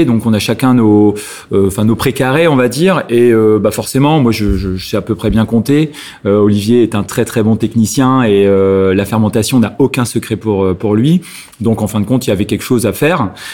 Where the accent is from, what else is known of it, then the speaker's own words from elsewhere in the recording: Hazebrouck, Hauts-de-France, France; en fait, bah on est du pays, puisque je suis originaire d'Hazebrouck